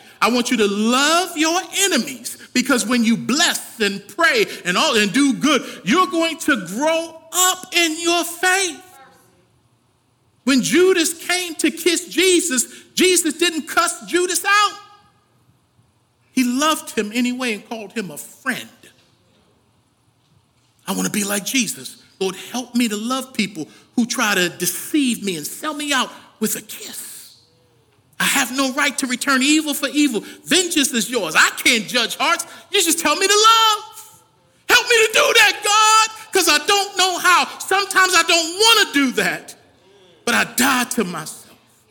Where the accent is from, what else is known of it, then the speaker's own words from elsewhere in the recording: Baltimore, Maryland, United States; I'm from Baltimore.